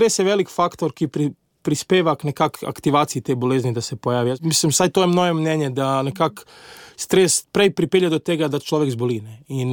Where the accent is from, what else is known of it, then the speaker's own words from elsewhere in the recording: Ljubljana, Central Slovenia, Slovenia; kot Ljubljančan mi je vedno v srcu